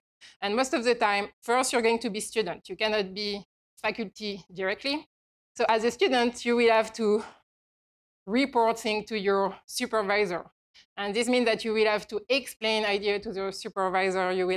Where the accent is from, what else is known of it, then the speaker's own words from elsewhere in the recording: France; English is a second language; I come from France, and in Europe, I would say that it's not so much the case.